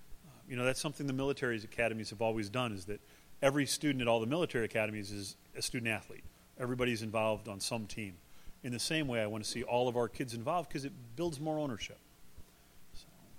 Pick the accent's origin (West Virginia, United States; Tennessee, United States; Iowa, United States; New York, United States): Iowa, United States; I am from Iowa.